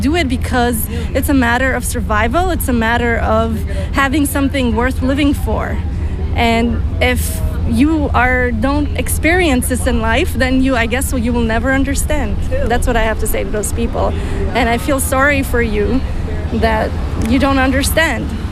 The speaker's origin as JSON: {"language": "English", "town": "Boston", "region": "Massachusetts", "country": "United States", "also_born_or_lived": "Romania", "said": "and I'm from Boston, but I was born in Romania."}